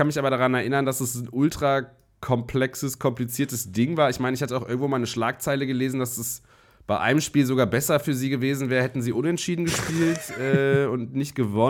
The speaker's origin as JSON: {"language": "German", "country": "Germany", "said": "Nee, ich bin Deutscher."}